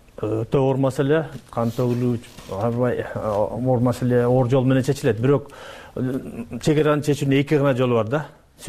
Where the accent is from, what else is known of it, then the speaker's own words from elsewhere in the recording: Osh Region, Kyrgyzstan; Экинчиден мен мисалы үчүн ошо кемпироваттын жеңинде төрөлүп өскөнмүн да.